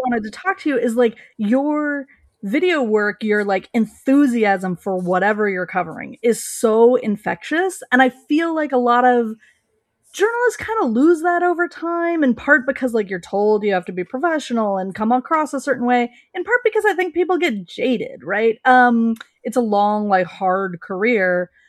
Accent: West Coast, United States; I grew up on the West Coast. I'm married to a New Englander.

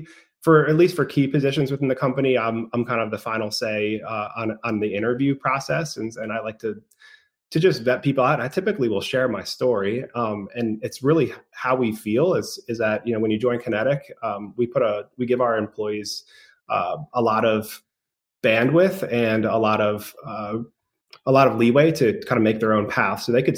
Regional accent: New York, United States; I grew up in New York.

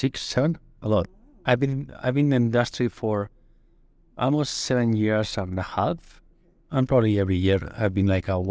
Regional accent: Barcelona, Catalonia, Spain; now in New York, United States; I'm the Manager Director for NetQuest in the US and Canada. And I'm originally from Barcelona, but I'm living in New York for almost 7 years now.

